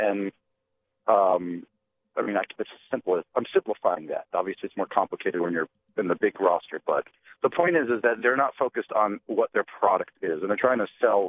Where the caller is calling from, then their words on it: New Jersey, United States; from New Jersey.